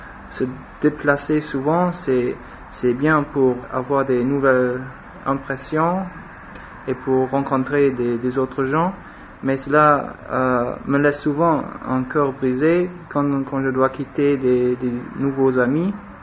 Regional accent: Germany; French is a second language; moved away; je suis allemand, je vis à l'étranger depuis 3 ans.

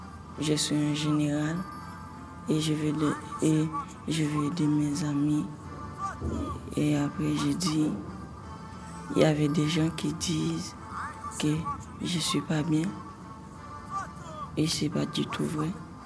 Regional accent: Haiti; j'ai 14 ans. Je viens d'Haïti.

